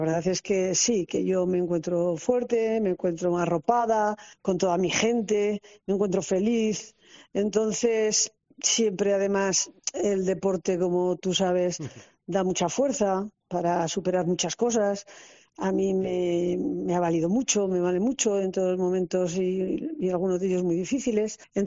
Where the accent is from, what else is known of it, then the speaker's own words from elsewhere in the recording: Cenicero, La Rioja, Spain; now in Logroño, Spain; yo nací en Cenicero, crecí en Cenicero